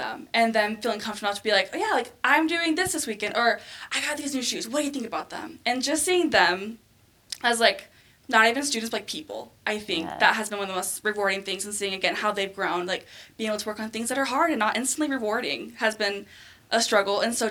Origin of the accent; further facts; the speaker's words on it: Oregon, United States; I'm from Oregon, so can't really go for the weekends.